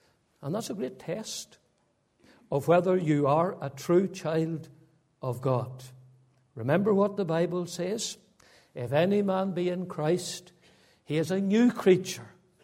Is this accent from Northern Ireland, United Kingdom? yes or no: yes; Northern Ireland, United Kingdom; I can remember where I grew up in County Fermanagh. I grew up at that time in an unsaved family.